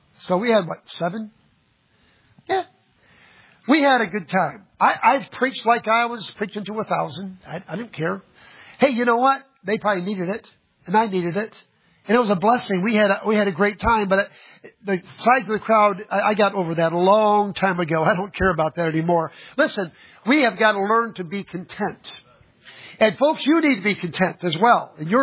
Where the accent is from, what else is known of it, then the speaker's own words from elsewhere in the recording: Florida, United States; You picked up that y'all, didn't you? Huh? Yeah, I'm from Florida. That's how they talk down there.